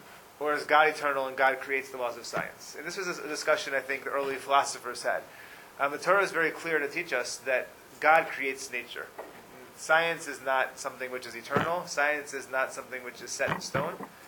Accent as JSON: {"language": "English", "town": "Atlanta", "region": "Georgia", "country": "United States", "tie": "born or raised there", "said": "I grew up in Atlanta. And Atlanta gets like a half inch of snow, the entire city shuts down."}